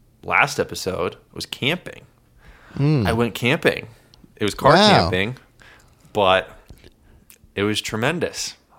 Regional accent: Colorado, United States; because I love going into the mountains since I'm from Colorado, especially where I went in the mountains.

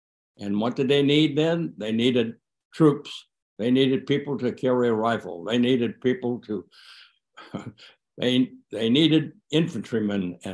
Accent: Reedley, California, United States; The Noren was my mother's maiden name. And as you mentioned, I was born in January the 21st, 1926, in Reedley, California, where I did my education through high school.

